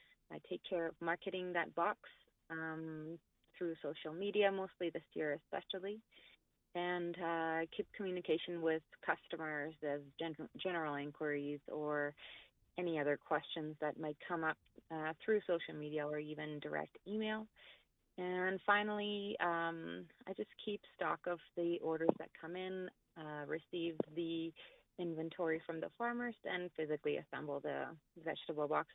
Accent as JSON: {"language": "English", "town": "Barcelona", "region": "Catalonia", "country": "Spain", "second_language": "English", "lives_now": "Prince George, Canada", "said": "I'm originally from Barcelona. I moved to Prince George a few years ago"}